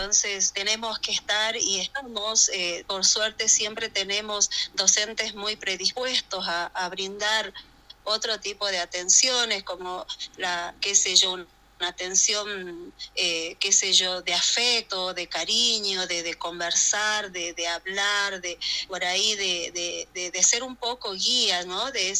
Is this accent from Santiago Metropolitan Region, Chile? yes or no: no; Santa María, Valparaíso, Chile; now in Antofagasta, Chile; me volví unos años, 4 años a Santa María, de donde soy oriunda